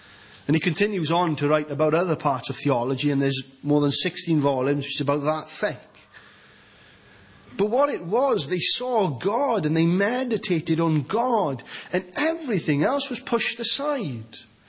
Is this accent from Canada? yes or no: no; Wales, United Kingdom; As Welsh people, we love our rugby. And I probably love my rugby as much as any of you.